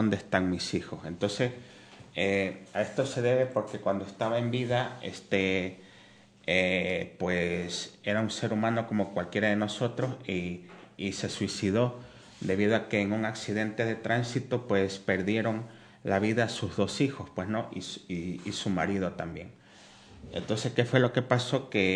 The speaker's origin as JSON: {"language": "Spanish", "country": "Ecuador", "said": "sobre una cabaña que hay en un bosque de Quito, ¿no? En mi país"}